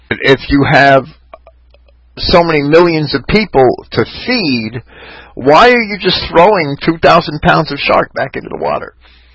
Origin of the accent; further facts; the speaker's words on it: Jersey City, New Jersey, United States; also born or lived in Bayonne; And I grew up in Jersey City, but I had moved to Bayonne at 16.